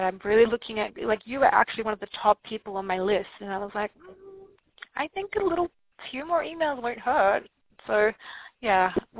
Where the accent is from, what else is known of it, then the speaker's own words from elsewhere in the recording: Australia; I have a different Australian accent. Everyone's like, are you British or Australian? And I'm like, no, but I'm Australian. It's just Australia has four different accents.